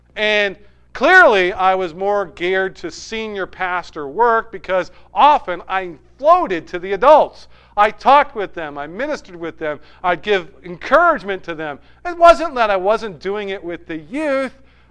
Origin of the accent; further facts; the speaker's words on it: New Hampshire, United States; we come from New Hampshire. And at that time, there probably was like 15 Southern Baptist churches in the entire state, right?